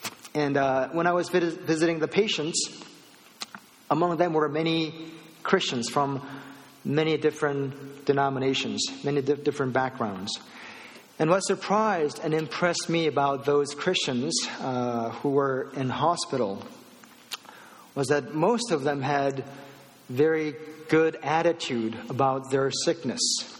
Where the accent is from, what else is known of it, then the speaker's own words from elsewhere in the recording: East Coast, United States; also born or lived in Michigan; although I grew up in East Coast, I served a church in Michigan for 5 years.